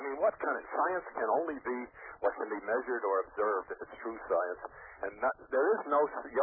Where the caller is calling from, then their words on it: Wayne, New Jersey, United States; Good evening. I'm calling from Wayne, New Jersey.